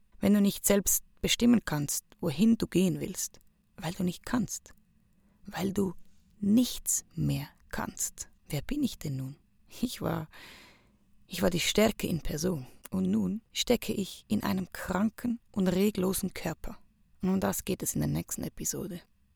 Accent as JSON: {"language": "German", "country": "Switzerland", "said": "Apero ist bei uns in der Schweiz die Zeit zum Snacken."}